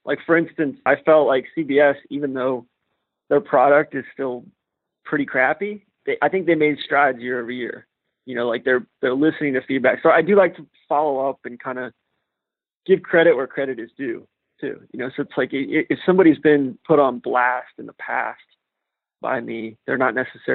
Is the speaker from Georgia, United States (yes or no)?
yes; Atlanta, Georgia, United States; And meanwhile, I'm from Atlanta and the azaleas are blooming and the dogwoods are blooming